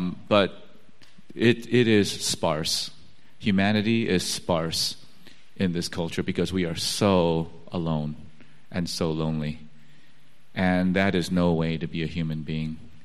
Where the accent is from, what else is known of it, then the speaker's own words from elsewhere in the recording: South Korea; or in South Africa or my home country of Korea